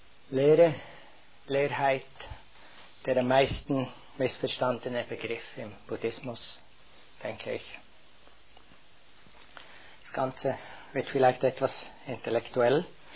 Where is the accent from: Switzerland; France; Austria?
Switzerland; Nicht wie bei uns in der Schweiz, wo es ein großes Gebäude ist.